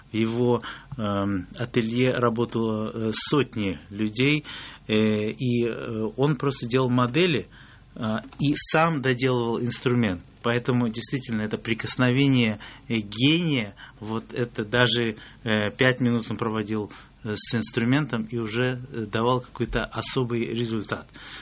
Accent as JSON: {"language": "Russian", "region": "Siberia", "country": "Russia", "said": "и Вадик Репин, мой коллега, и Антон Бараховский, мы все выходцы из Сибири"}